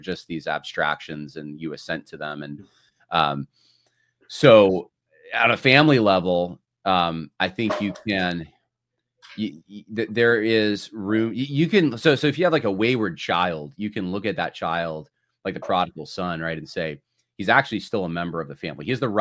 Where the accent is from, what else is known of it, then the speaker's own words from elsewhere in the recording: New York, United States; I'm probably more Californian than anything else, even though I was raised in New York because of my parents